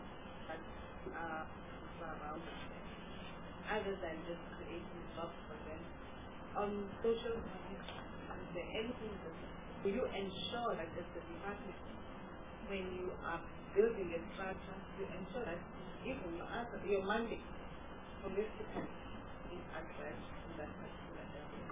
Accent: Botswana; Fortunately, I'm from Botswana, and I have an experience.

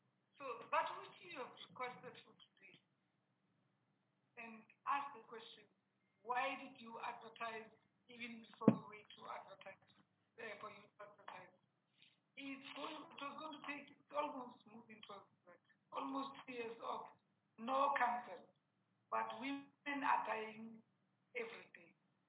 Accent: South Africa; because we are South African, people need to be seen to have been selected in a proper, open, transparent way.

